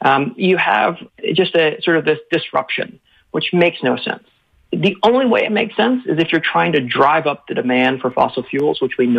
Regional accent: North Carolina, United States; I grew up in North Carolina, and coal ash is a huge issue in North Carolina

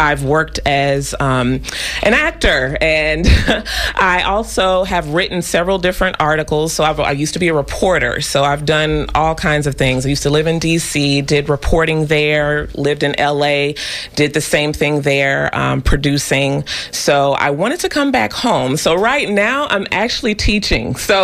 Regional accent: Bowling Green, Florida, United States; also born or lived in Washington, D.C. / Los Angeles; I am from Bowling Green, Florida. Small little country town with one stoplight, but I've been many places.

